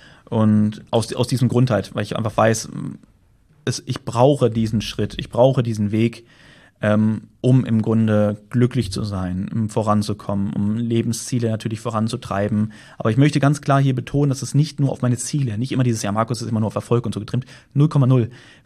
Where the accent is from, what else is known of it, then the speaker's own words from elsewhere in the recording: Germany; Heimat natürlich Deutschland, beziehungsweise nicht mal meine Heimat, also ich sage mal da, wo ich herkomme, Deutschland